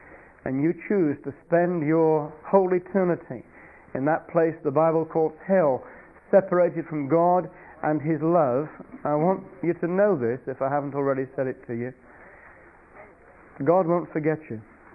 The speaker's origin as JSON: {"language": "English", "region": "England", "country": "United Kingdom", "said": "I apologize as an Englishman to the Scots who are here for our persecution of you in past times"}